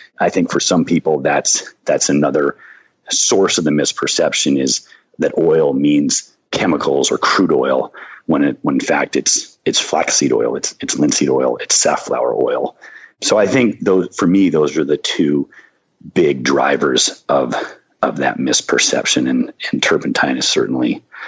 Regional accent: Maine, United States; I grew up in Maine, and he has a point, for sure.

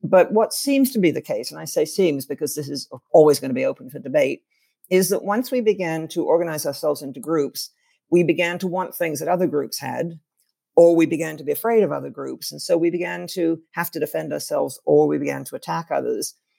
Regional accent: Canada; I grew up in Canada. I've lived in Canada most of my life.

